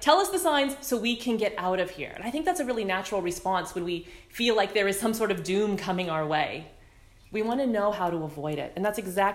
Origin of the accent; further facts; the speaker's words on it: California, United States; The thing was, I was growing up in California, where earthquakes, famines, mudslides, fires, pestilence, drought were kind of par for the course.